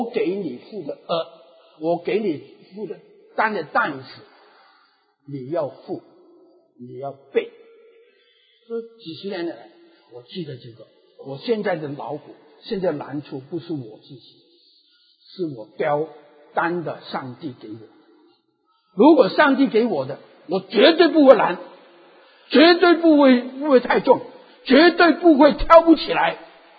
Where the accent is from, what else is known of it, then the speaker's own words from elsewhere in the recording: Guangdong, China; Chinese is a second language; 我说我广东人讲普通话真的了不起的啊